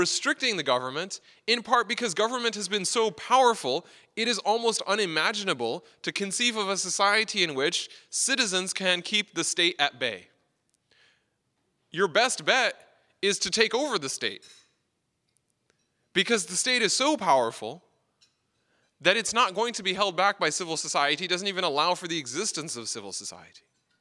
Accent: New York, United States; It's okay, I'm a New Yorker, we can't help it.

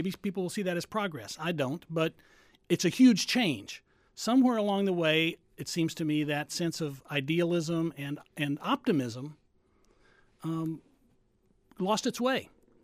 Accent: Alaska, United States; born there; I was born in Alaska because I had these idealistic parents who, right after World War II, they were farm kids in Texas.

